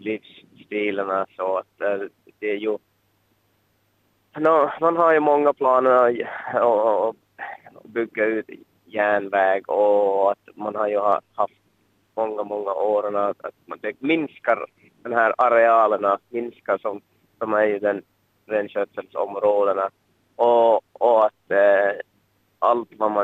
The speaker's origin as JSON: {"language": "Swedish", "town": "Lemmenjoki", "region": "Lapland", "country": "Finland", "said": "Jag kommer från Lemmenjoki"}